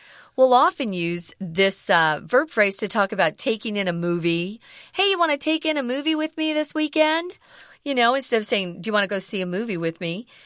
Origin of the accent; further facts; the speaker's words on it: Arizona, United States; When it gets hot here, it's hot in my hometown, Arizona.